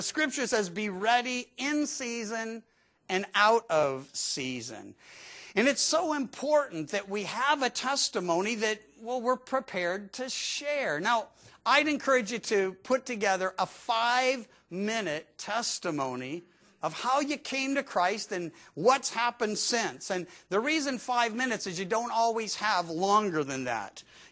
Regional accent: Georgia, United States; born there; they're like, yeah, I'm from Georgia. I'm like, oh, I was born there.

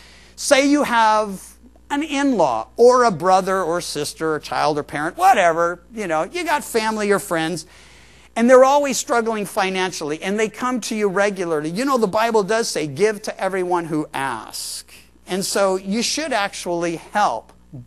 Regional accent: Midwest, United States; also born or lived in Georgia / Missouri; now in California, United States; when I was a kid, I lived in the Midwest and I was born in Georgia

